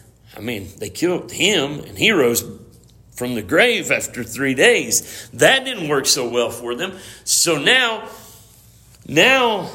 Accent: United States; Well, I can tell you, as an American, that it would hurt me the most to think that trouble would come to my neighborhood from my neighbors.

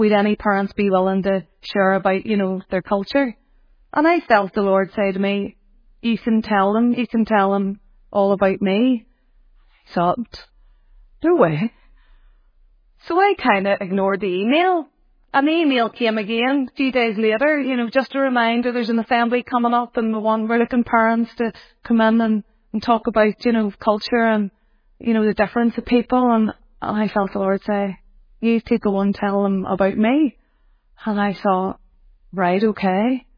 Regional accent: Belfast, Northern Ireland, United Kingdom; we're from Belfast and grew up in the Troubles and, you know, very Protestant Catholic

